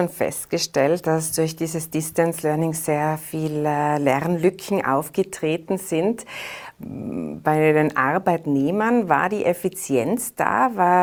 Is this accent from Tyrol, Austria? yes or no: yes; Tyrol, Austria; Jetzt sind wir Tiroler ja seitens der ÖVP mit zwei neuen Posten in der Regierung vertreten.